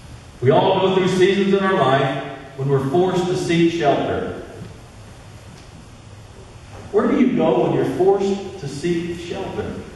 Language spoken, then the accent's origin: English; Missouri, United States; I'm from Missouri. I like dry ground.